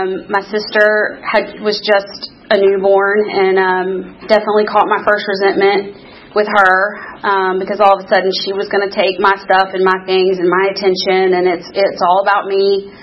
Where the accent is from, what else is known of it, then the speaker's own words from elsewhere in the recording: Atlanta, Georgia, United States; So I was born in Atlanta, Georgia, at Emory University Hospital, one of the last babies born there, and to a mom and a dad, and we lived in Candler Park